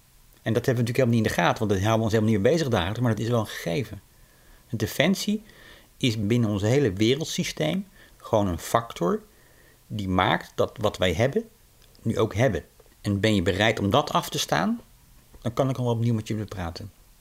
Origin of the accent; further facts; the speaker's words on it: Netherlands; Gewoon wij als Nederlanders zeggen van nou ja, wij doen nergens meer aan mee.